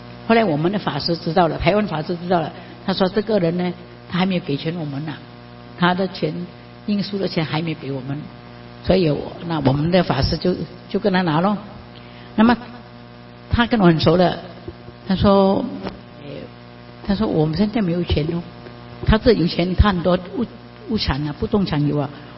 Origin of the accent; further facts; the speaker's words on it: Malaysia; 因为而家我哋嗰度马来西亚好多邪教啊